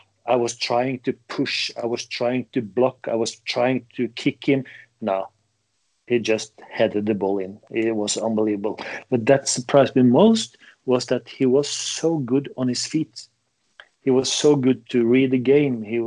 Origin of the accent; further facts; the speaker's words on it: Norway; English is a second language; moved away as an adult; also born or lived in Netherlands / Germany; but when I came from Norway